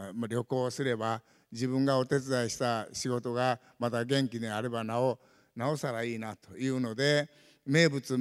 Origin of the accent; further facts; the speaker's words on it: Osaka, Japan; で、そういうことで大阪育ちなもんで本当に飽きないというようなものが面白いもんだ